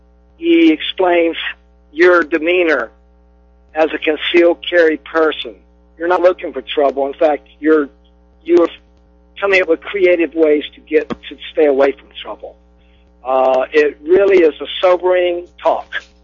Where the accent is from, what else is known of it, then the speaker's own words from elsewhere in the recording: Miami, Florida, United States; born there; Remember, I'm the Miami guy. I was born in Miami.